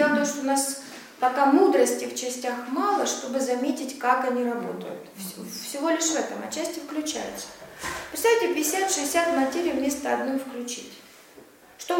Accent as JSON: {"language": "Russian", "region": "Krasnodar Krai", "country": "Russia", "lives_now": "Moscow, Russia", "said": "Я вам с Кубани в Москву проехала 1500 километров."}